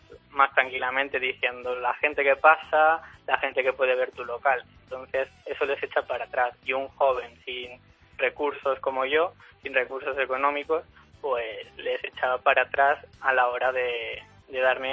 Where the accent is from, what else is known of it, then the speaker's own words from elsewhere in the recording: Escucha, Aragon, Spain; Yo vivo en Escucha, que es en la provincia de Teruel.